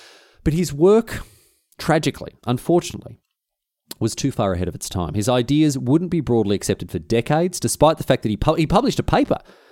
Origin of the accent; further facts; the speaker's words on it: Australia; now in England; Even by my standards as an Australian, it was a hot one.